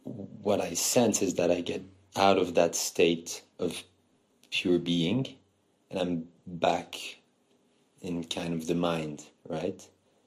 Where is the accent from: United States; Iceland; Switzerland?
Switzerland; Geneva